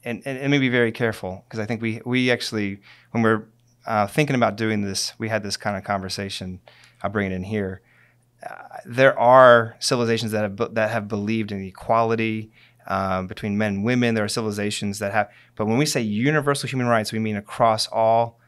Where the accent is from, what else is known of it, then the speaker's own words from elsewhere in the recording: New York City, New York, United States; But if I'm, you know, I'm a New Yorker.